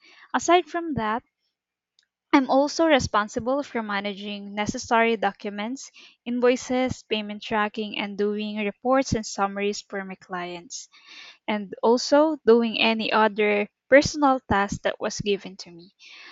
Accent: Batangas, Calabarzon, Philippines; English is a second language; I'm from Batangas, Philippines.

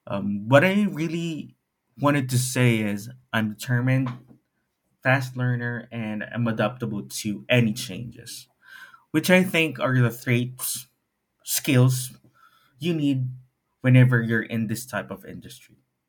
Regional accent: Central Luzon, Philippines; from Bulacan, Philippines

